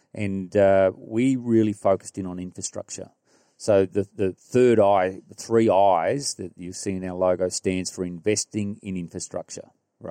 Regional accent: Gunnedah, New South Wales, Australia; Well, look, I'm from Gunnedah

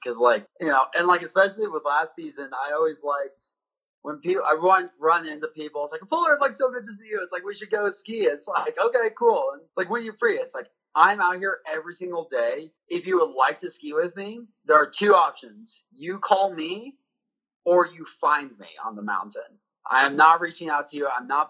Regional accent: Jackson, Wyoming, United States; I am 28 years old. I'm from Jackson, Wyoming

